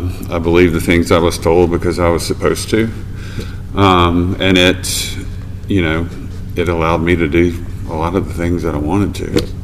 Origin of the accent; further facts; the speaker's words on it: Memphis, Tennessee, United States; I grew up outside of Memphis in the suburbs.